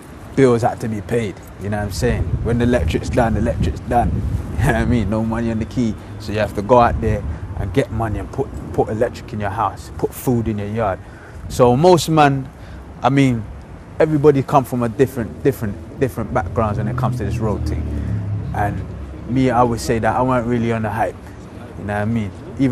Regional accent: London, United Kingdom; I lived in a neighborhood. I grew up in Chalk Hill Estate.

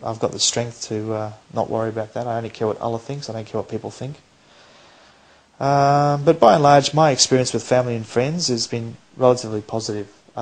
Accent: Australia; in the Australian values that I understand, growing up as an Australian, mateship, yes, we have that in Islam

